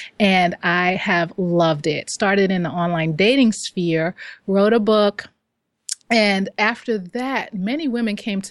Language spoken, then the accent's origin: English; New York, United States; I grew up in Queens, New York, so I'm a New Yorker.